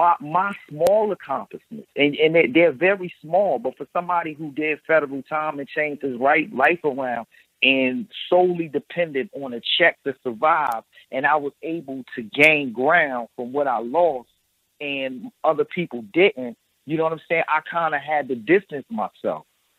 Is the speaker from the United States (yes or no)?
yes; Newark, New Jersey, United States; But that informant culture, because I'm from Newark, New Jersey, mm-hmm. and I'm seeing that a lot.